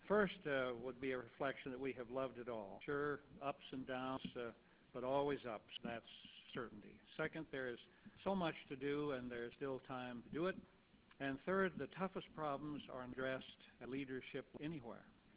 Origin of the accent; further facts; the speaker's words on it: Cody, Wyoming, United States; Cody, Wyoming, my hometown at the Irma Hotel